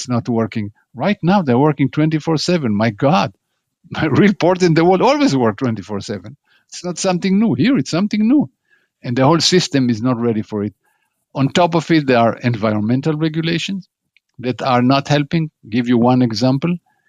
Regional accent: United States; As an American, you get depressed.

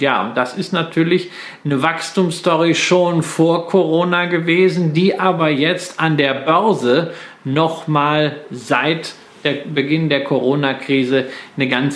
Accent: Datteln, North Rhine-Westphalia, Germany; born there; Sogar in meiner Geburtsstadt in Datteln gibt es seit einiger Zeit ein Prologis Zentrum.

